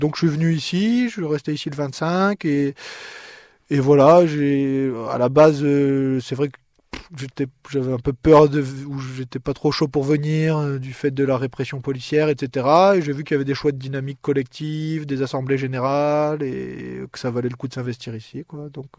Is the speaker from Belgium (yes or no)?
no; Grand Est, France; now in Toulouse, France; Moi, j'ai grandi en Lorraine, dans le nord-est, et j'ai étudié à Toulouse et travaillé un peu à Toulouse, voilà. Donc, ça fait quand même un peu plus de 5 ans que je suis dans le sud-ouest et à Toulouse